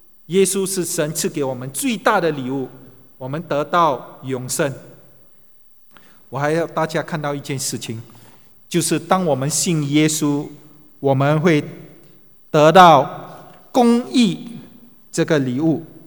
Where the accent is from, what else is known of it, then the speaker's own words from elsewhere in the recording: China; 那讲到灵魂，我们中国人都知道嘛，人是万物之灵，有灵魂。